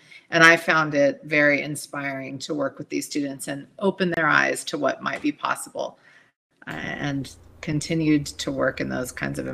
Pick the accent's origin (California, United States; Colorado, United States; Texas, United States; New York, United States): California, United States; Burbank; I grew up in Burbank, California, in Los Angeles in the 80s.